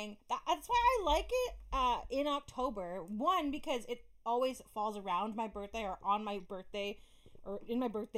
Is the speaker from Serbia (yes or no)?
no; Canada; Canadian Thanksgiving Day, by the way. We're Canadian